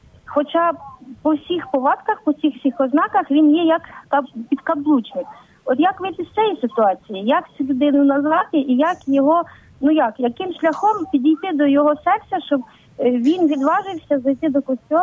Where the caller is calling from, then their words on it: Cherkasy Oblast, Ukraine; з Черкащини.